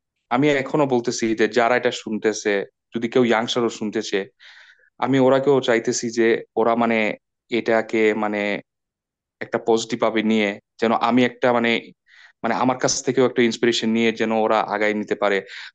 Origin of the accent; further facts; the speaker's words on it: Leicester, East Midlands, United Kingdom; আমার home town লেস্টারে